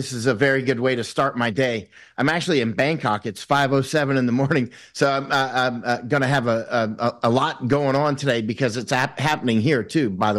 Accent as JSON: {"language": "English", "town": "Winter Haven", "region": "Florida", "country": "United States", "said": "I'm from Polk County, Florida, Winter Haven, Florida."}